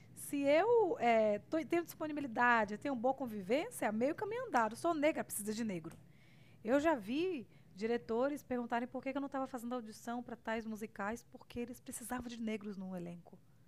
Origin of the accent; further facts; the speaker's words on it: Salvador, Bahia, Brazil; moved away as an adult; now in São Paulo, Brazil; já que eu vim para São Paulo e vim de Salvador com uma outra carreira, porque quando você chega em São Paulo, seu currículo fica zerado.